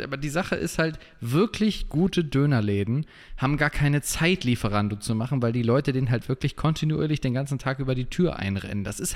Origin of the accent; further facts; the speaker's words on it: Garbsen, Lower Saxony, Germany; da wo ich herkomme, in Garbsen bei Hannover, bei Hamburg